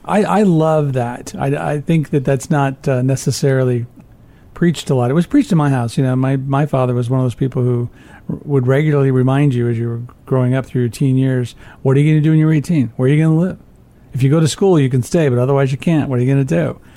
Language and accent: English; Illinois, United States; I'm originally from Illinois. I'm very familiar with Minnesota. Spent a lot of time on Long Lake up by Detroit Lakes in the winter as well, ice fishing and all.